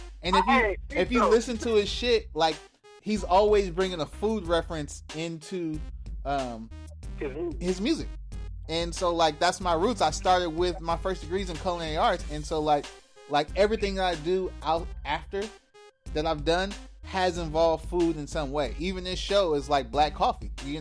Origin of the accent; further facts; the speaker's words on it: Oakland, California, United States; I'm from 102nd. I'm from East Oakland.